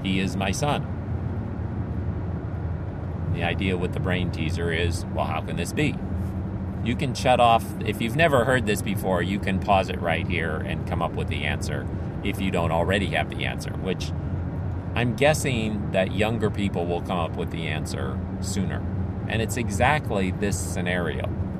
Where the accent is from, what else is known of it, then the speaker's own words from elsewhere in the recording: Philippines; because I grew up in the Philippines.